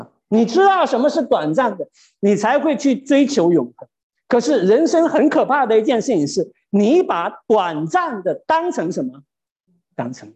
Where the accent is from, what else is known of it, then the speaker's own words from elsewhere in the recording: China; 那我们中国人很不喜欢讲死，很不喜欢去讲死。